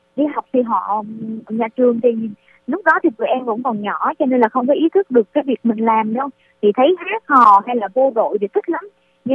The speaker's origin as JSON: {"language": "Vietnamese", "town": "Nha Trang", "region": "Khanh Hoa", "country": "Vietnam", "tie": "born or raised there", "said": "hiện nay em đang sống ở Nha Trang ạ. Em sống, em lớn lên tại Nha Trang luôn ạ."}